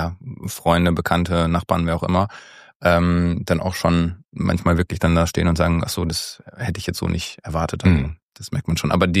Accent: North Rhine-Westphalia, Germany; bei uns im Ruhrgebiet

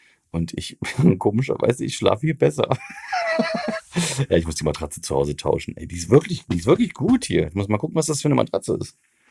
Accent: Thuringia, Germany; Ne, woher ich komme, aus Thüringen und blablabla.

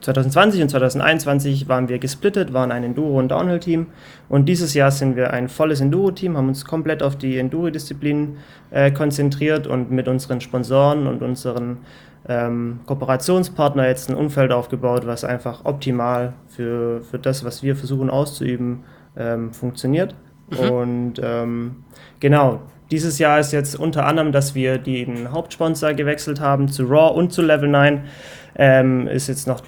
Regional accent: Reutlingen, Baden-Württemberg, Germany; bei Stuttgart, südlich von Stuttgart, genau. In Reutlingen bin ich aufgewachsen, also ich bin gebürtiger Reutlinger. Ja. Reutlingen aufgewachsen, bin dann ja nach Freiburg gezogen und jetzt nach dem Unfall wieder hierher gekommen.

